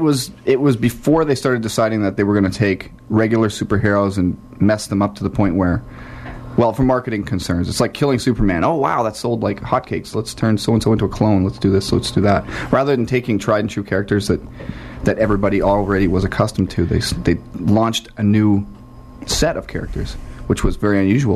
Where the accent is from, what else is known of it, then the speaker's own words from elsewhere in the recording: Winnipeg, Manitoba, Canada; moved away; also born or lived in Los Angeles; Yeah, I grew up in Winnipeg, but I came out here in 99